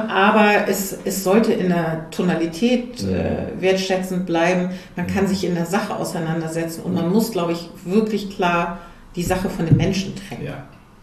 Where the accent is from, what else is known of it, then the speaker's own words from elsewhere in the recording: Hanover, Lower Saxony, Germany; mit dem bin ich in Mühlenberg aufgewachsen.